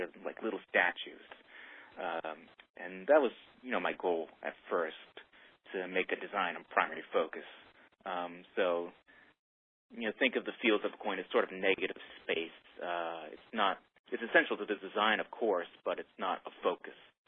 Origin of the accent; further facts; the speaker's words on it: Canada; Did I mention I'm Canadian?